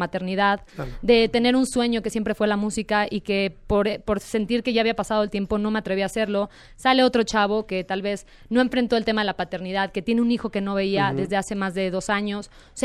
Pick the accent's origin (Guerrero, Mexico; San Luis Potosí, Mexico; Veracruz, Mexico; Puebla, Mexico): Guerrero, Mexico; Acapulco; Vengo de Acapulco, Guerrero.